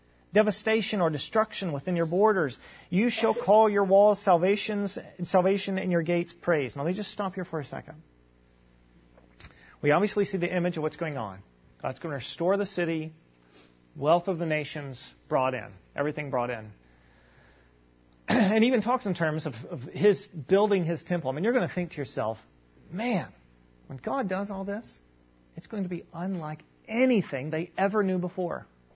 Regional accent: Kentucky, United States; I'm from Kentucky. So this is why this is coming to mind, right?

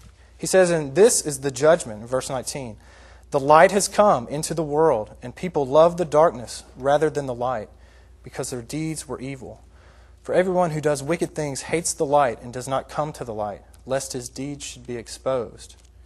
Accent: Florida, United States; When I was growing up in Florida, Florida is very wet climate, and there's a lot of bugs.

